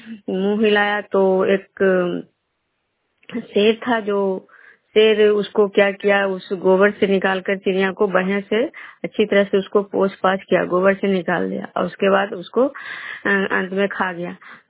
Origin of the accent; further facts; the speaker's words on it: Bihar, India; मैं बिशनपुर ग्राम खजरा पंचायत नालंदा जिला नगर प्रखंड के निवासी हूँ।